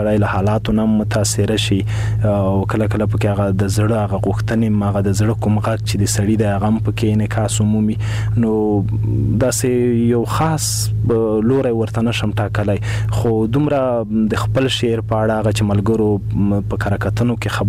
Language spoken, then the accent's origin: Pashto; Khost, Afghanistan; born or raised there